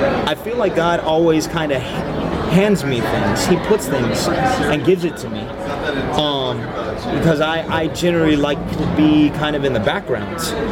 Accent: San Diego, California, United States; So I'm 29 years old, and I'm a San Diegan. I was born and raised in San Diego all my life, lived in the same house all my life, graduated from San Diego State University.

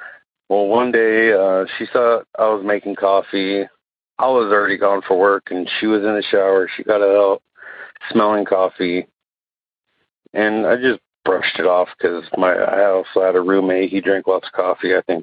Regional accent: Willows, California, United States; now in Phoenix, United States; Live out here in Phoenix, but my experience happened in my hometown of Willows, California.

